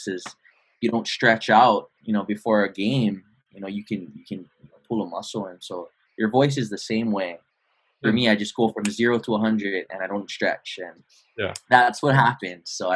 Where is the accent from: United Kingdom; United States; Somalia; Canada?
United States; Hawaii; Well, I've growing up in Hawaii, the ocean is surrounding us.